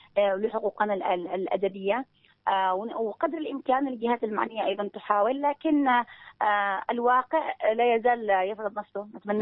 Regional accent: Yemen; نحن كباحثات يمنية نعتمد على بعض

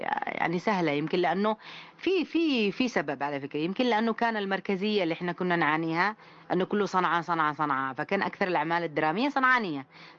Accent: Al Hudaydah, Yemen; وعندنا في الحديدة لو أقول لك يمكن ثلاثة أسماء أحياء أو أربعة أسماء أحياء

